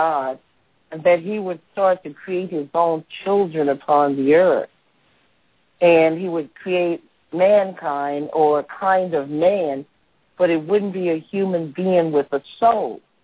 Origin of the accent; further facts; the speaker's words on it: New York, United States; I took the New York Regents because I'm a New Yorker.